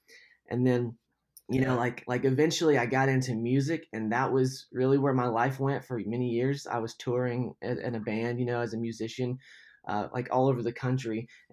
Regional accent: Cleveland, Georgia, United States; Yeah, I grew up in Cleveland, Georgia.

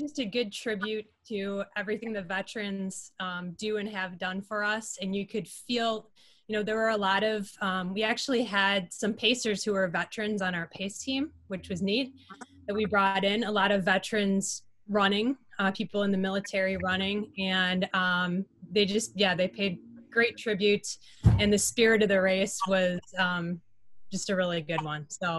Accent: Manitowoc, Wisconsin, United States; Yep, yeah. Born and raised. Yep, I went to Ron Kelly.

